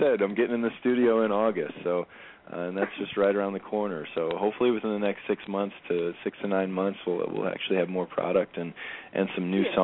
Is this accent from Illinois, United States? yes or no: yes; Illinois, United States; We really identify with the Midwest. I'm from Central Illinois. I was born and raised here